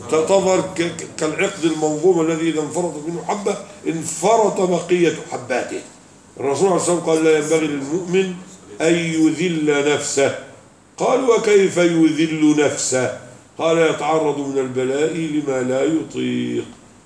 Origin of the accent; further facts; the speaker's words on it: Egypt; وفي جزر الآن عندنا في مصر وفي غيرها